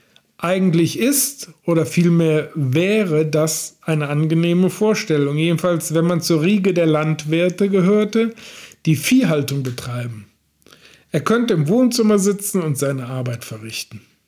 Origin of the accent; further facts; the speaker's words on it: Oberwinter, Rhineland-Palatinate, Germany; Bei uns in Oberwinter und auch in Unkelbach ist der Spruch geläufig